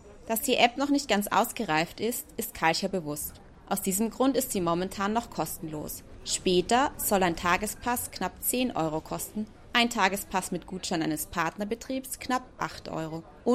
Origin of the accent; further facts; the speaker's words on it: Vienna, Austria; Ich bin erstaunt, dass ich als gebürtige Wienerin noch nie nach den namensgebenden Schotten und Schweden recherchiert habe.